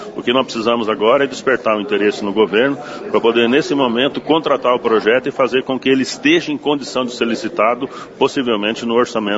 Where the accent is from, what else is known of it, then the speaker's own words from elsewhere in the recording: Iguaraçu, Paraná, Brazil; born there; Eu sou nascido em Iguaraçu, meu pai foi prefeito de Iguaraçu, tem uma ligação muito forte aqui com Maringá.